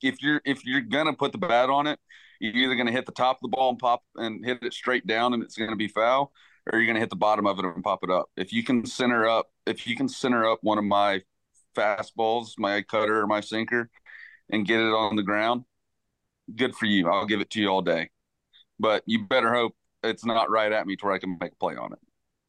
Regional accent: Alabama, United States; I'm from Alabama.

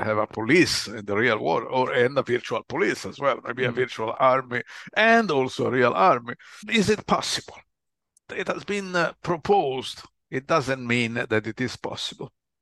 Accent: Italy; There are many things I cannot do as an Italian

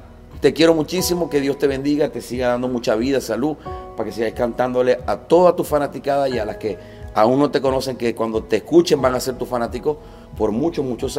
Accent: Maracaibo, Zulia, Venezuela; De Maracaibo, Zulia, Venezuela, yo soy

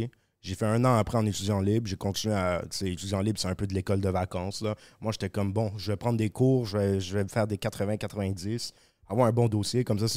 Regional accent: Montreal, Quebec, Canada; accent: Québécois; Ben, t'sais, c'est le fait que j'ai grandi à Montréal, on a pas, on a un accent moins, plus soft à Montréal. Genre, pour un Français, je sonne comme un gars de Montréal, c'est sûr, je sonne comme un Québécois.

